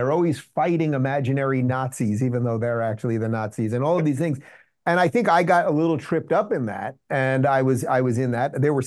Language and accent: English; United States; I'll do the American side first, since I'm an American.